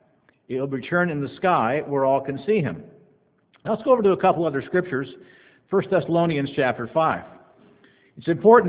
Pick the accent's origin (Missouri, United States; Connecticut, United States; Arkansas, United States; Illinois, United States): Illinois, United States; we don't have a lot of lightning where we live here, but I grew up back in Illinois where we had lots of lightning storms.